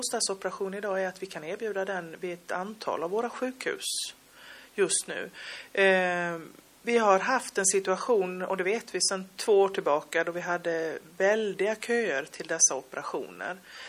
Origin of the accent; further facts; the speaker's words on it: Norrland, Sweden; som norrlänning så har vi ett Skåne som inte kanske är så långt tycker jag